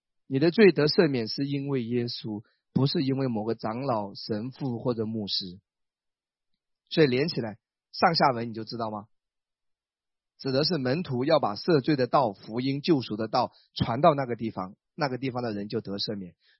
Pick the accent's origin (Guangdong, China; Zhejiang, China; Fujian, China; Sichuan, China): Zhejiang, China; Wenzhou; 我老家是温州的，